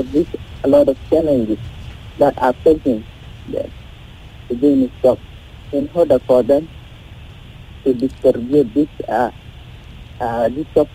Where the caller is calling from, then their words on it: Norway; Yeah, I'm okay. I'm calling from Norway.